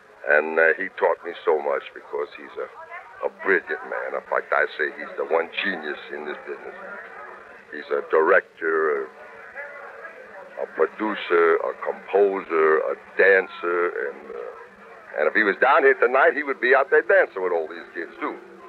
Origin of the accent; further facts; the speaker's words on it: Sedalia, Missouri, United States; born there; I was born in Sedalia, Missouri.